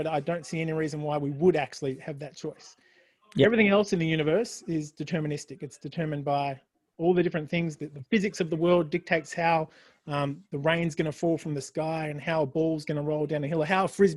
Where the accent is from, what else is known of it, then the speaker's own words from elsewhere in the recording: Melbourne, Victoria, Australia; also born or lived in Brisbane; Yeah, so I grew up in Melbourne all my life and then went to Brisbane for 10 years and then came back again.